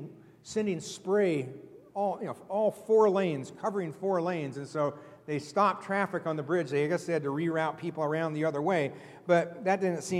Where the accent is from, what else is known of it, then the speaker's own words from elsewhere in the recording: Mercer Island, Washington, United States; I grew up down just outside of Seattle on Mercer Island in the middle of Lake Washington. Our family home was one block from the water, from the lake